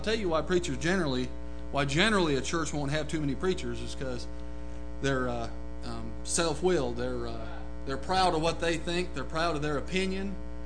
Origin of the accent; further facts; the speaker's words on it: Manistique, Michigan, United States; born there; I was born on June 14th, 81, in a little town called Manistique, Michigan, way up there, almost to Canada.